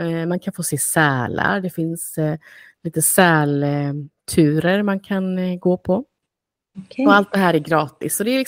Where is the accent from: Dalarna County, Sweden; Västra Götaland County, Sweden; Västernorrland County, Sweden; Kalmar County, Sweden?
Kalmar County, Sweden; Oskarshamn; från min hemstad Oskarshamn där jag växte upp